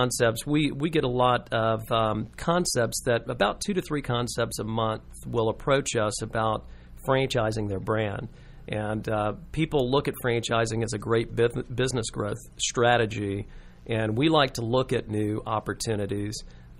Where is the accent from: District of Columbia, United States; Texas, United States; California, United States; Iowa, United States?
Texas, United States; Houston; and also the Houston market because I grew up in Houston.